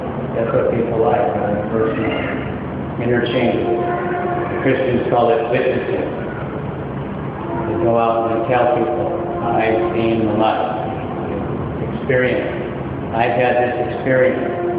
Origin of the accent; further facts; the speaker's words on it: Turkey; English is a second language; I'm from Turkey.